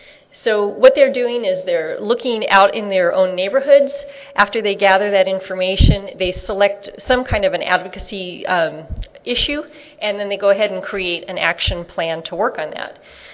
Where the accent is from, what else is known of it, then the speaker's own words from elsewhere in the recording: California, United States; I'm here from San Diego County, so for those of you that are new to San Diego, welcome.